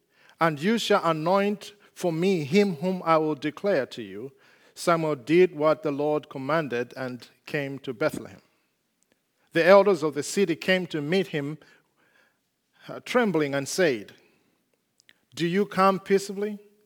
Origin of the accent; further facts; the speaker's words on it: Malawi; I'm from Africa, as you have heard, Malawi